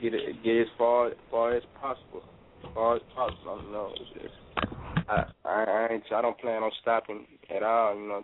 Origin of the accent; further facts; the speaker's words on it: Memphis, Tennessee, United States; I'm from Memphis, Tennessee. I represent Black Haven.